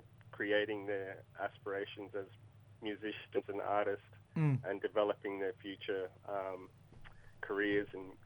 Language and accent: English; Northern Territory, Australia; I'm from Northeast Arnhem Land. I'm a Yolngu man, and I live here in Yirrkala.